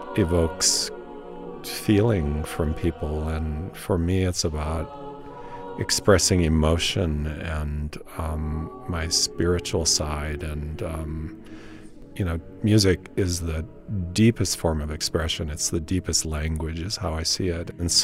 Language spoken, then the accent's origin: English; Ashley, North Dakota, United States; now in Denver, United States; But I had a friend who was from my hometown, Ashley, North Dakota, and he kept calling me and saying, why don't you come to Denver and study music? So I came to Denver